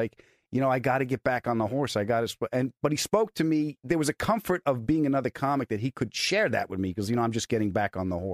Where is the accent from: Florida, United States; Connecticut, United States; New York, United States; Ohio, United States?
Connecticut, United States; Bridgeport; I'm from Bridgeport, Connecticut.